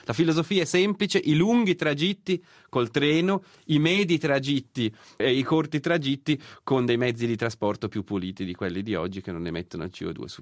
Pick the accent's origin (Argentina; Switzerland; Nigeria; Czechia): Switzerland